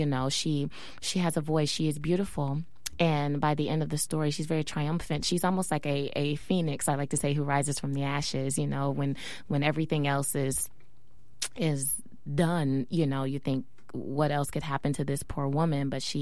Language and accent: English; Texas, United States; also born or lived in Stockton, California; I was born in Stockton, California, and but didn't live here very, very long. I moved to Texas after that, and I have family still here